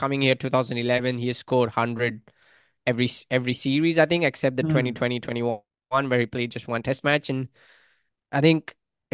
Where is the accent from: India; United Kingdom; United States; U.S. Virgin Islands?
India; now in Australia; So I think, yes, as an Indian, being in Australia for the last 10 years, the attitude has changed a lot towards the Indian Test cricket team in general